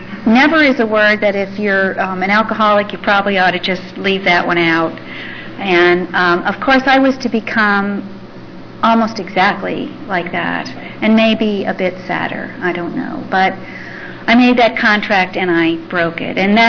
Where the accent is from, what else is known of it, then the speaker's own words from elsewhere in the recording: Iowa, United States; born there; I was born in Iowa. And I was born to a middle-class family. I had a reasonably ordinary upbringing, except for a couple of things.